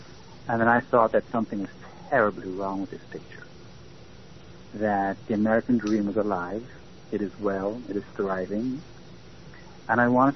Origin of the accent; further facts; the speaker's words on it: Jamaica; moved away as an adult; now in United States; Well, I was born and raised in Jamaica and came from a middle-class family, a class of politicians and intellectuals, and I came here at the age of 20